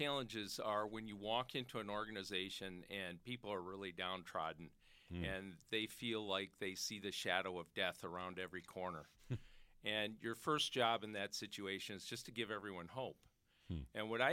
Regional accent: Madison, Wisconsin, United States; Sure. I grew up in Madison. I moved there when I was three

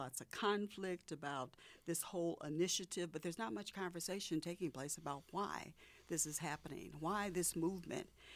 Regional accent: Hammond, Indiana, United States; now in Kenosha, United States; I came here from Indiana. And I came from a community right outside of Chicago called Hammond, Indiana, and it was a very diverse community.

